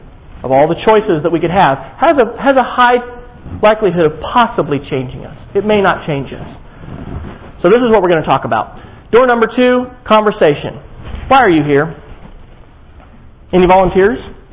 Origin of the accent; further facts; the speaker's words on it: Manhattan, Kansas, United States; I was very fortunate when I grew up in Manhattan, Kansas, to have a physics teacher that was all about hands-on learning.